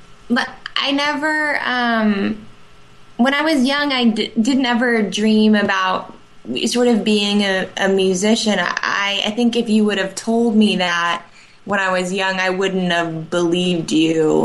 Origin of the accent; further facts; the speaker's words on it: Arizona, United States; now in Austin, United States; I'm from Arizona, so I haven't really lived in Austin for very long. I've been here for about a year and a half.